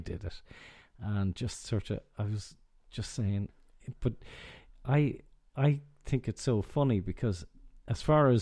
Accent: Ireland; So we being Irish and you're abroad and one or two drinks and whatever

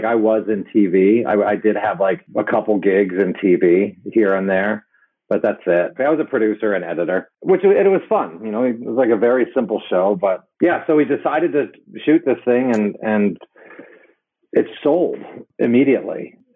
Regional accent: Hong Kong; I grew up in Hong Kong. It's not like I'm some outdoorsy guy, right?

